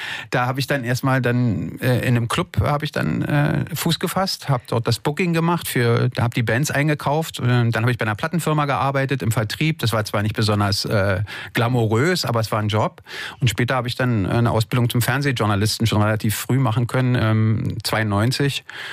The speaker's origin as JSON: {"language": "German", "region": "East Germany", "country": "Germany", "said": "Und man wollte sich auch nicht gleich immer als Ossi outen."}